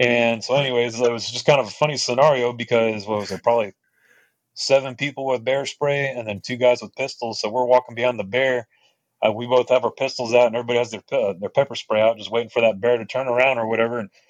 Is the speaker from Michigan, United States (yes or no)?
no; Texas, United States; I'm from Texas. We don't got bears.